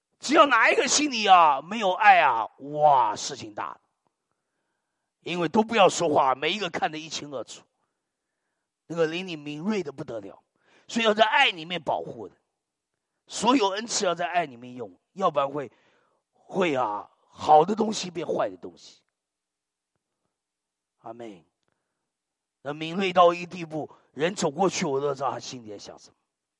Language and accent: Chinese; China